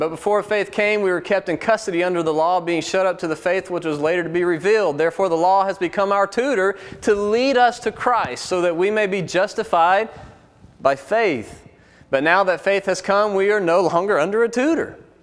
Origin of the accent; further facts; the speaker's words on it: Alabama, United States; I'm from Alabama. You know how it works.